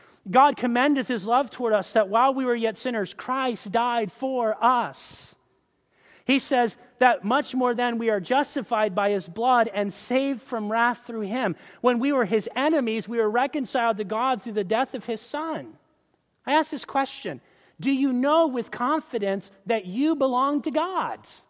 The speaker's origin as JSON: {"language": "English", "region": "Florida", "country": "United States", "tie": "born or raised there"}